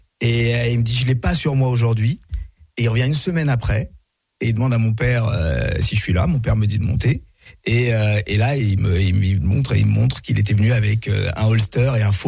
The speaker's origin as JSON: {"language": "French", "town": "Paris", "region": "Île-de-France", "country": "France", "tie": "born or raised there", "accent": "Parisian", "said": "j'ai grandi à Paris. Donc je suis né à Paris et j'ai grandi à Paris avec un bel accent parigo."}